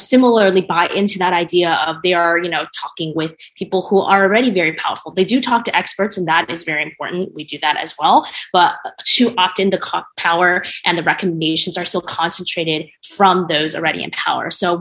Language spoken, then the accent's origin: English; United States; I'm Chinese American, I'm first gen, and it was always about stability.